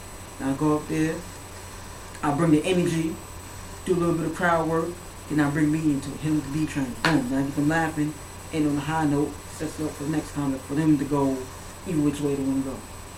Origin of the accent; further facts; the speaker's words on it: New York, United States; I'm a New Yorker, so I'm going to go with the New Yorker.